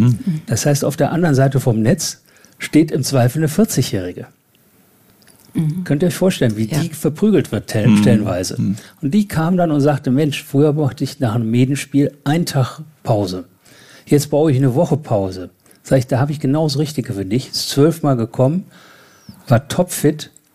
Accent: Rhineland, Germany; Jetzt komme ich aus dem Rheinland, da ist die Zahl 11 heilig.

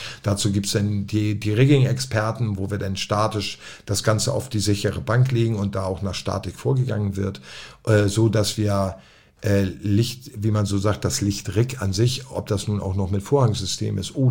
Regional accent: Hamburg, Germany; ich Ich bin Hamburger.

